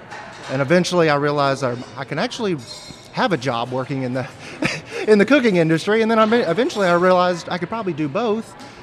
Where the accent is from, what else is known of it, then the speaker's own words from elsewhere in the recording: West Monroe, Louisiana, United States; I started when I was about 15, small family place up in my hometown of West Monroe